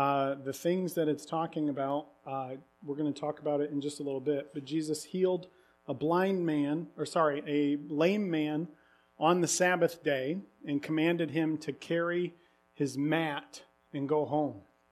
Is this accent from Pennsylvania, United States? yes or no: no; Indiana, United States; I grew up in Indiana, northern Indiana, during Bobby Knight's tenure